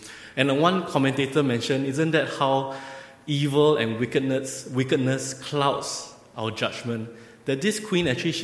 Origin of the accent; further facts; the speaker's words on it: Singapore; as a Singaporean, a foreigner, I was a bit shocked.